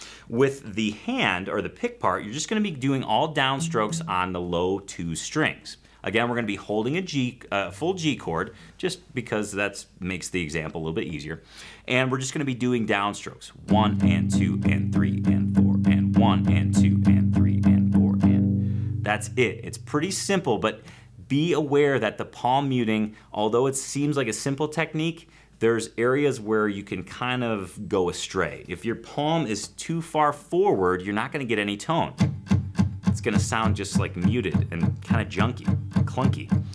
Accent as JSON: {"language": "English", "town": "Chicago", "region": "Illinois", "country": "United States", "tie": "born or raised there", "said": "I knew growing up in Chicago was like really healthy for me."}